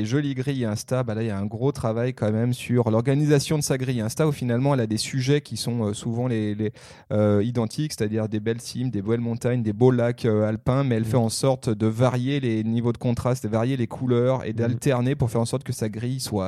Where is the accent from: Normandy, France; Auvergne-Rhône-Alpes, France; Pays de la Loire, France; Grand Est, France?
Auvergne-Rhône-Alpes, France; Passy; Alors pour ceux qui ne savent pas, je suis originaire de Passy.